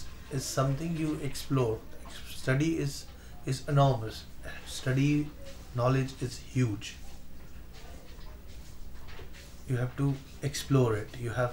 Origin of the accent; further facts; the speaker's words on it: India; But as an Indian, I would say this is the instrument of God.